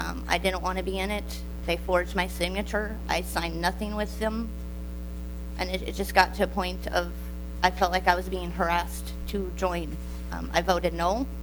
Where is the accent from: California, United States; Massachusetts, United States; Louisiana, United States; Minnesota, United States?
Minnesota, United States; Duluth; I'm from Duluth.